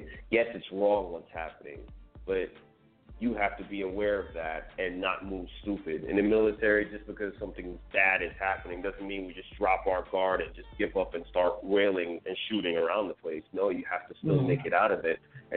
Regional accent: Belize; the neighborhood where I grew up in Belize, there's another ironic point that the nickname of that neighborhood was called Old Japan, you know.

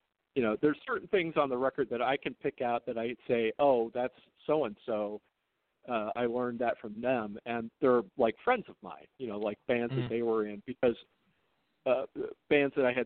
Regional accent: Chicago, Illinois, United States; now in Ohio, United States; I was born in Chicago and sort of grew up listening to, the big AM radio stations there, WLS and WCFL.

